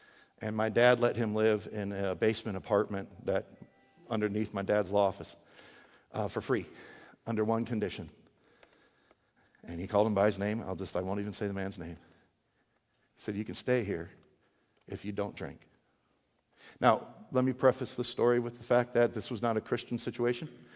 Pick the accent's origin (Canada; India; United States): United States; Wisconsin; Growing up in Wisconsin, don't worry, it doesn't apply to any of you directly. It's an old story.